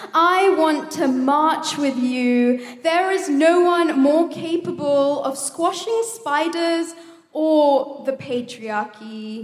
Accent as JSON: {"language": "English", "country": "India", "lives_now": "United Kingdom", "said": "I am Indian and she is Pakistani, and it saddens me that to this day, even in the UK, the trauma of the partition lives on."}